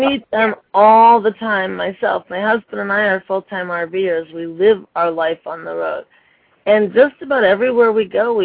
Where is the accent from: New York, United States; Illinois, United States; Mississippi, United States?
Illinois, United States; Arlington Heights; seeing as how I was born and raised, well, not born, but raised in Arlington Heights?